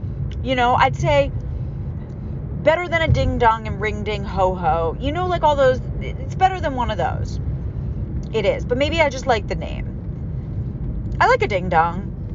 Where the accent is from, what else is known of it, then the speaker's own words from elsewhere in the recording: United States; I'm an American woman.